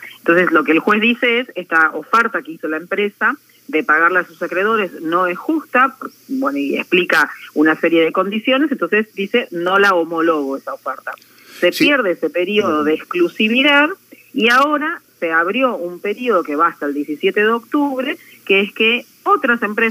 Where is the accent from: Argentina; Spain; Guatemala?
Argentina; para nosotros es un capital importante como argentinos.